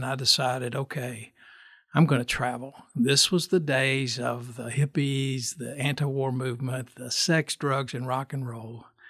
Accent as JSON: {"language": "English", "town": "Lexington", "region": "Kentucky", "country": "United States", "tie": "born or raised there", "said": "And I grew up on Cassidy Avenue, which many of your listeners will know, but it's near Morton School and Cassidy Elementary. And at that time, this may be of interest, Cooper Drive was the end of Lexington."}